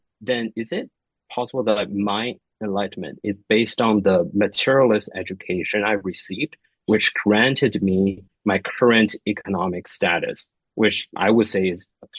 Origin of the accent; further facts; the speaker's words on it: China; during the process of me growing up in China